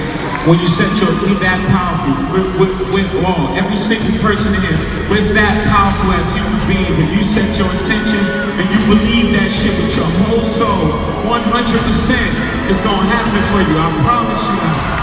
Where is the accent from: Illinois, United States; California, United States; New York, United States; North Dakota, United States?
New York, United States; Brooklyn; I'm from the bottom, I'm from the mud, I'm from RC Projects, I'm from Bedford-Stuyvesant, Brooklyn, New York City.